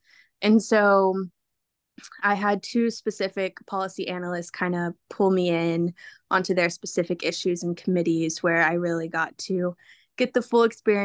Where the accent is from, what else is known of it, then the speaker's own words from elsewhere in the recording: San Antonio, Texas, United States; I'm a junior from San Antonio, Texas.